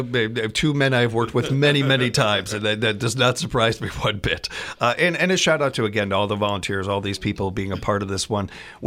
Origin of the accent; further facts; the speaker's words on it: Chicago, Illinois, United States; I mean, we're from the city. We're from Chicago